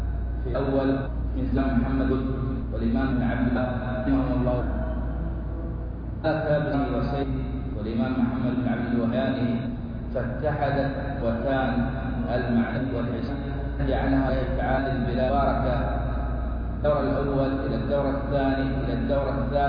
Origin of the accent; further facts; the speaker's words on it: Saudi Arabia; في بلادنا السعودية